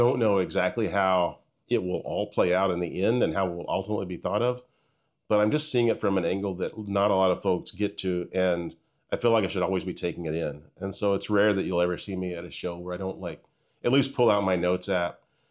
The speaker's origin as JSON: {"language": "English", "town": "Stillwater", "region": "Oklahoma", "country": "United States", "said": "And that's where I'm from. I'm from Stillwater. I know all the history of that scene."}